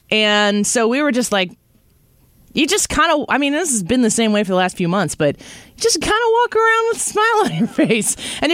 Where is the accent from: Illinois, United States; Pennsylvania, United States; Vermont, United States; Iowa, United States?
Illinois, United States; my roots in Illinois, which is my home state